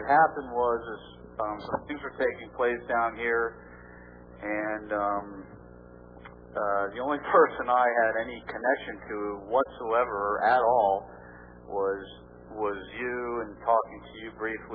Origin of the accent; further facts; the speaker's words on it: Florida, United States; I had sent you a fax several months back. I'm from Southwest Florida.